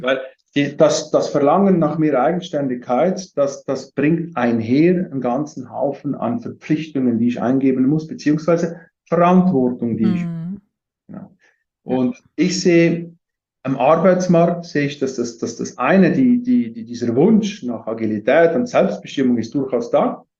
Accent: Valais, Switzerland; Aufgewachsen bin ich in Wallis, Südschweiz, in den Bergen.

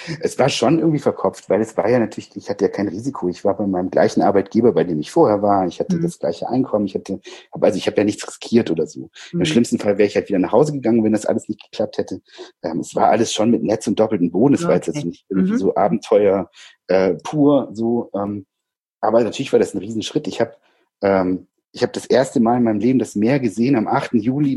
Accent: Baden-Württemberg, Germany; Ich komme aus dem Schwäbischen.

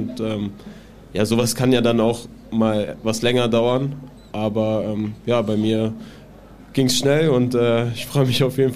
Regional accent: Braunschweig, Lower Saxony, Germany; Aus Braunschweig komme ich ursprünglich.

